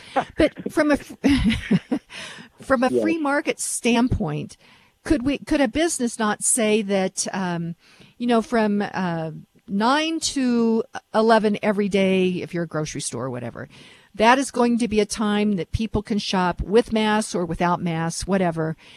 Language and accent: English; Lone Tree, Colorado, United States; in my hometown of Lone Tree, they now have mandated face coverings.